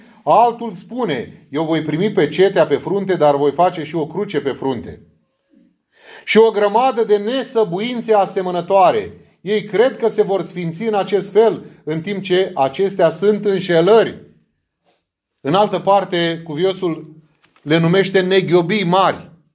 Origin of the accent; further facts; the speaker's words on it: Romania; să nu uităm că suntem ortodoxi și să nu uităm că suntem români.